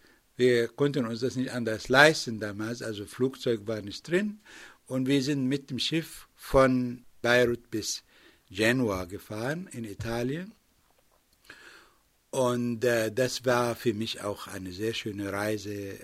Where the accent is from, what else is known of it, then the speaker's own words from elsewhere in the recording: Palestine; Ja, in Palästina, wo ich aufgewachsen bin, ist Bildung das A und O der jungen Leute.